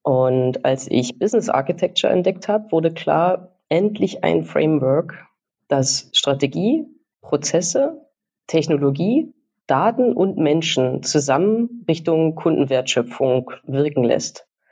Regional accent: Saxony, Germany; ich komme ursprünglich aus Sachsen und lebe jetzt nördlich von München.

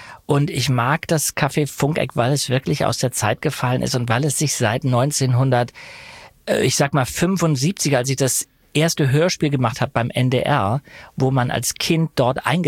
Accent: Denmark; born there; da ich auf dänischem Grund geboren wurde, könnte ich nach 6-monatigem Aufenthalt die dänische Staatsbürgerschaft erwerben

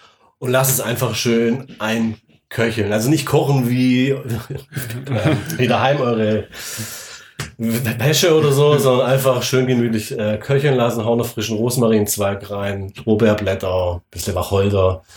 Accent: Baden-Württemberg, Germany; Ich bin selber Schwabe

